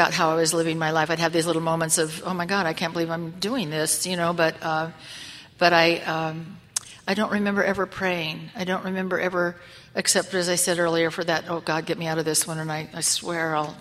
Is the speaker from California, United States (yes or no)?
yes; Newport Beach, California, United States; now in Los Angeles, United States; and then I grew up in Newport Beach in Southern California.